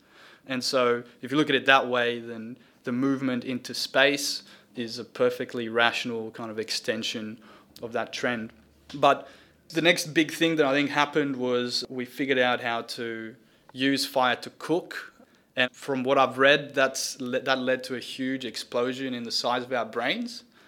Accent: Romania; So I was born and raised in Romania, and where I come from, women have got an equal role completely when it comes to engineering and maths and technology and so on.

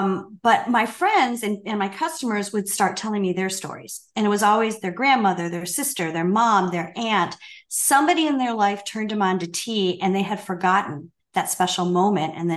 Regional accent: Michigan, United States; And I'm from Michigan, so all my friends were drinking coffee, and I was just drinking tea, red rose tea, constant comet tea. And when I got down to Texas

